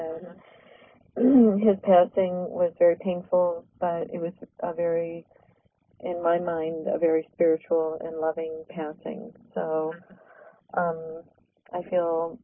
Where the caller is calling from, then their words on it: California, United States; I'm calling from the Sierra Nevadas in California.